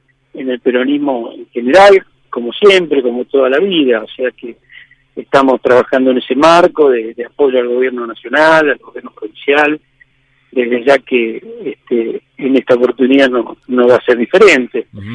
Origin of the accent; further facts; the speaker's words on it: Rosario, Santa Fe, Argentina; todo lo que es en Rosario me gusta, me entusiasma, lo siento natural. En mi casa, es donde yo nací, donde estudié, donde trabajo